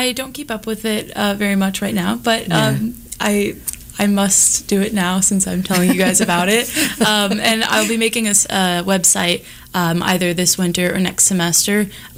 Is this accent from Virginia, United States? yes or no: no; Arkansas, United States; now in Kansas City, United States; No, I grew up in Arkansas, I came up here.